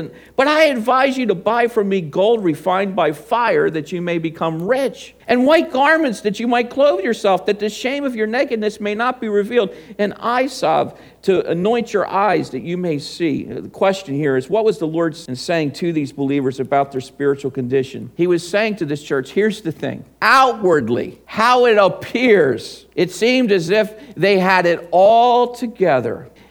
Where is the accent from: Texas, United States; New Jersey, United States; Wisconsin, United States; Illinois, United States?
New Jersey, United States; people know that I'm from South Jersey because it's water.